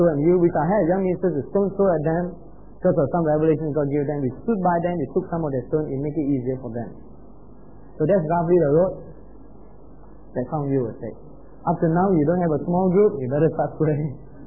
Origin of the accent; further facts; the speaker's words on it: Penang, Malaysia; moved away as an adult; also born or lived in Kuala Lumpur / United States; So I moved from Penang to KL. I was from Penang. And after the seminary, I never thought of changing a town, so I still was in Penang, based on ministry in Penang.